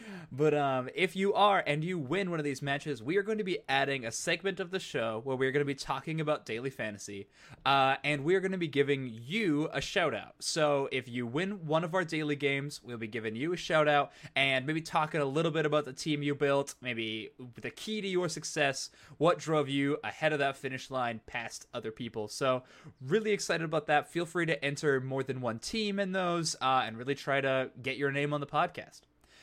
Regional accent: Canada; I'm Canadian, so I won't do it back.

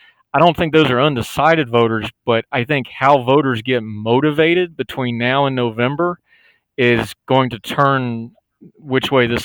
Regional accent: West Virginia, United States; You talked about West Virginia. I'm from West Virginia.

